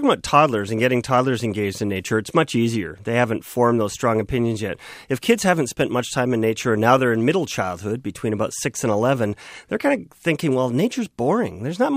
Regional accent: British Columbia, Canada; Yeah, I grew up in British Columbia and spent a lot of time camping

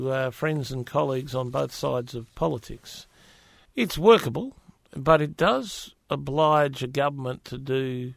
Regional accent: Western Australia, Australia; areas of my home state of Western Australia

